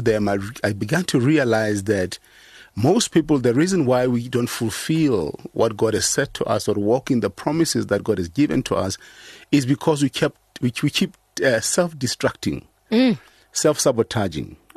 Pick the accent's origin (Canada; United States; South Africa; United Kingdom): South Africa; Mokopane, Limpopo; I was born in Limpopo in a small town called Mukopani. Mm-hmm. A township called Makhwelereng. So I'm from actually Makhwelereng.